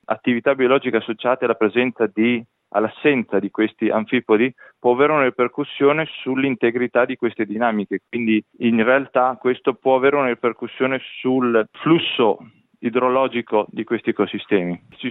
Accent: Parma, Emilia-Romagna, Italy; moved away as an adult; also born or lived in Spain; now in Perth, Australia; Effettivamente sono nato a Parma e ho studiato a Parma, quindi sono quasi un parmigiano doc, anche se in realtà da più di 15 anni vivo all'estero, ho vissuto in Spagna e poi da 7 anni a questa parte sono a Perth in Western Australia.

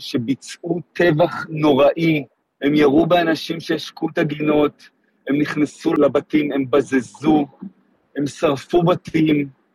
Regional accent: Kfar Aza, Southern District, Israel; אז אני בן קיבוץ כפר עזה, נולדתי וגדלתי בקיבוץ כפר עזה, אני מגדל שם את בנותיי, אנחנו משפחה של שישה אחים, אני מספר חמש. קיבוץ כפר עזה נמצא בצפון הנגב, זה מקום מדהים

